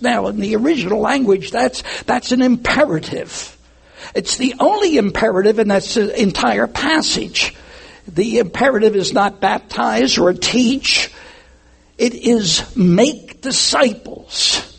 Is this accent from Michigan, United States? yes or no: no; Camden, New Jersey, United States; As a little kid growing up in South Camden, any of you know where South Camden? No. Not Delaware. New Jersey. The one across the river from South Philly.